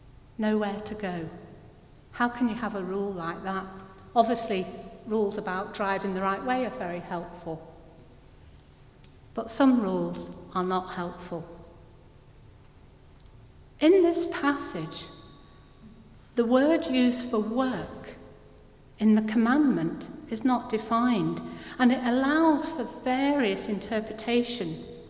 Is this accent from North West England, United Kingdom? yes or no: yes; Manchester, North West England, United Kingdom; I come from Manchester. There was a place called Hume. It was full of flats, tall, high-rise flats, surrounded by acres of green